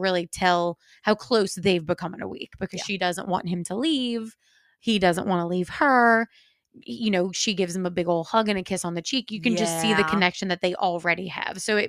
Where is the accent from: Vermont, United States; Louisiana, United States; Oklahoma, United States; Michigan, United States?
Louisiana, United States; I say I'm from Louisiana, they're all like, oh, Mardi Gras.